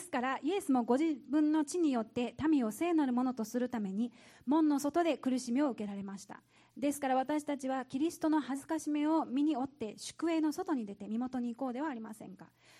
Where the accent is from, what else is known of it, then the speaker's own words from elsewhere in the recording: Portland, Oregon, United States; Japanese is a second language; now in Japan; 写真で私の故郷ですね、オレゴンを見せたいと思います。